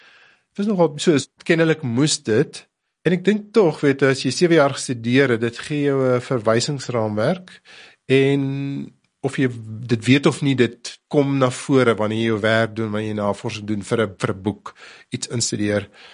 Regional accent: Warmbad, Limpopo, South Africa; Ek kom uit die Noord-Transvaal uit, Warmbad, daar het ek groot geword. Settlers om presies te wees op die Springbokvlakte. So ek dink die Bosveld sal altyd na my hart lê.

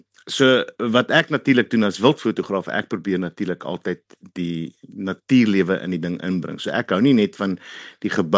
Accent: Pretoria, Gauteng, South Africa; now in London, United Kingdom; Hier's 'n boerseun van Suid-Afrika wat nou begin dinge doen en jy weet, hier so in Londen.

